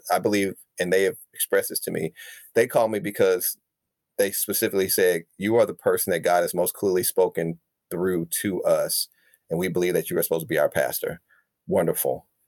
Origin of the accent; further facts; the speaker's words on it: St. Louis, Missouri, United States; I'm a Black male, which means that I have a very particular experience growing up in St. Louis.